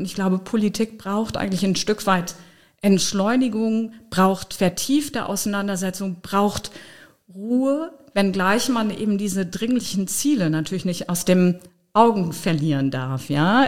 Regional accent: Trier, Rhineland-Palatinate, Germany; Meine Heimat ist Trier. Trier ist das Tor zum Westen.

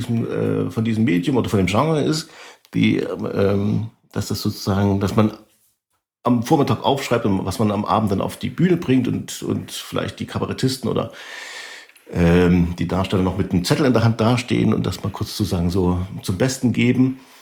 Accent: Chemnitz, Saxony, Germany; wir kommen ja nur aus Karl-Marx-Stadt, DDR.

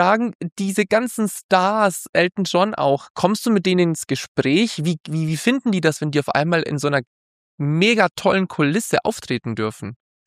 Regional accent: Bavaria, Germany; da komme ich ja auch her, ist ja meine Heimat im wunderschönen Südostbayern.

